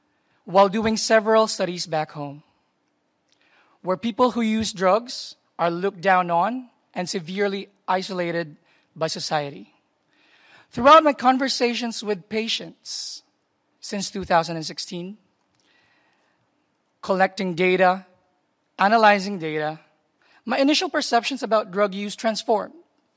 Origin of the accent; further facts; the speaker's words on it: Philippines; English is a second language; I came all the way from the Philippines.